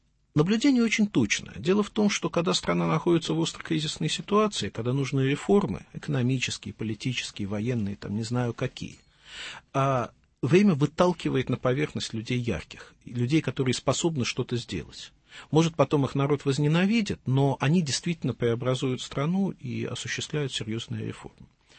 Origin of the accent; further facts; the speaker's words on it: Saint Petersburg, Russia; Я из Петербурга